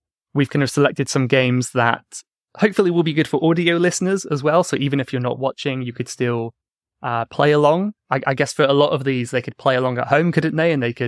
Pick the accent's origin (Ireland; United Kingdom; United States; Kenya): United Kingdom; South West England; I'm originally from Cornwall in the southwest of England.